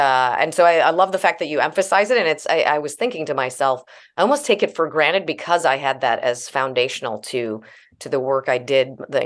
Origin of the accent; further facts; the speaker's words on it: Midwest, United States; I'm originally from the Midwest. I think it's just kind of part of the Midwestern values.